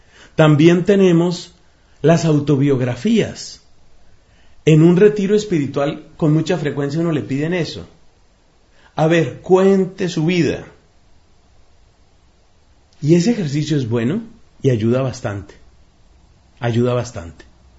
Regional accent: Colombia; casi todos los que nos encontramos este momento aquí, somos colombianos.

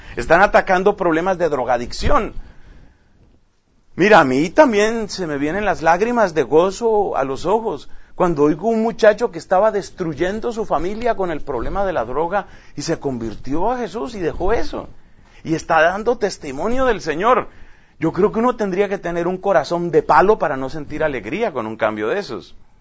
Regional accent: Colombia; por ejemplo en mi país, en Colombia

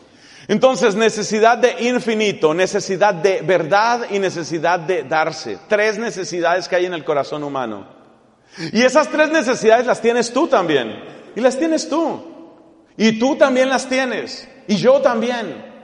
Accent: Colombia; Yo les puedo decir como colombiano que ha sufrido de muchas maneras lo que son las FARC

